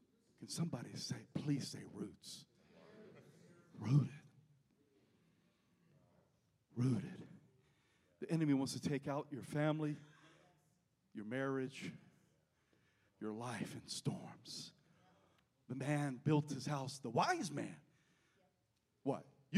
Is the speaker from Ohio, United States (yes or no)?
no; South Carolina, United States; I'm from South Carolina. The tree in South Carolina, our state tree is the palmetto tree, but it looks like a palm tree.